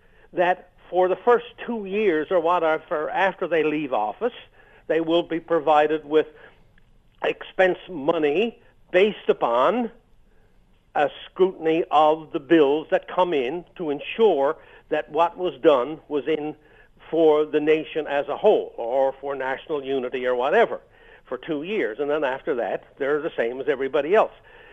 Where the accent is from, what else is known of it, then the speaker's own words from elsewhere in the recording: Canada; I'm insulted as a Canadian. I'm insulted as a citizen. I'm insulted as a taxpayer